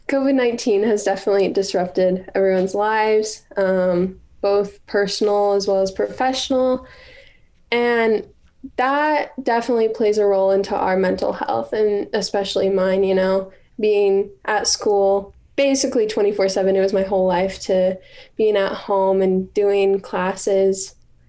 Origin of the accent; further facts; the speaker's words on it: Pocatello, Idaho, United States; Yep, I was born and raised in Pocatello. I went to Green Acres Elementary School, Franklin Middle School, and I'm a graduate, 2020 graduate from Century High School, and now I'm at ISU.